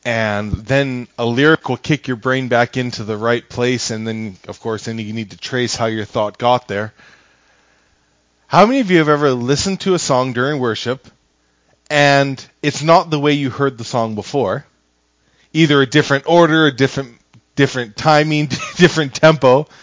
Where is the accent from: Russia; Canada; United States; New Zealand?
Canada; Alberta; Then I thought about being Albertan.